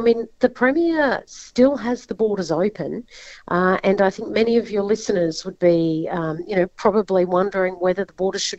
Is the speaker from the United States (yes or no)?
no; Kingaroy, Queensland, Australia; That is my hometown of Kingaroy, so I represent the beautiful areas of the South Burnett and the Somerset.